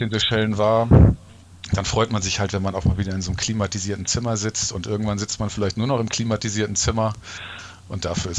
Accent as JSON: {"language": "German", "region": "Northern Germany", "country": "Germany", "said": "Das andere, was mich natürlich auch noch als Norddeutscher so ein bisschen sehr gestört hat, war das ewig warme Wetter"}